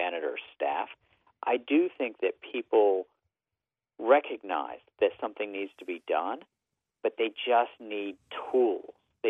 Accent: West Virginia, United States; born there; You know, look, the day I was born in West Virginia, the state had 2.1 million people.

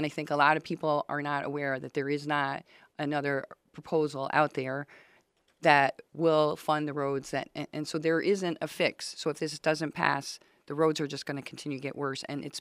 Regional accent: New York, United States; I grew up outside of a big city. I grew up the same distance Celine is from Detroit. I grew up outside of New York City.

